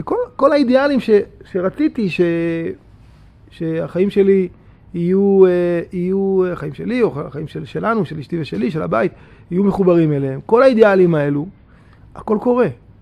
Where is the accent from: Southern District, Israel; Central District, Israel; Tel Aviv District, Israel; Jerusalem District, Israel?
Central District, Israel; Petah Tikva; moved away as an adult; also born or lived in Golan; דחף אותי להתרחק מהמקום שבו גדלתי, פתח תקווה. שזה, אפילו עד היום יש איזשהו ארומה אפורית כזאת, פתח תקווה, כאילו, זה משהו, זה מעוז הבלבטיות הדתית